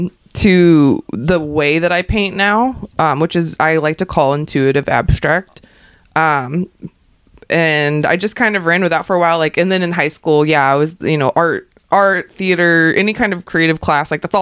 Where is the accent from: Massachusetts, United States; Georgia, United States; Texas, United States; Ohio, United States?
Georgia, United States; I wasn't born there, but I was definitely raised there.